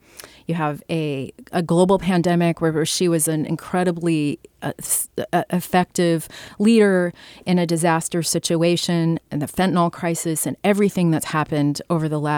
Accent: Nebraska, United States; now in San Francisco, United States; So I grew up in Nebraska.

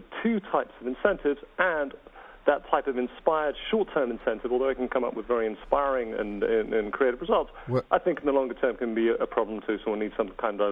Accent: England, United Kingdom; I come from England where tipping isn't such a big thing and service is not as good.

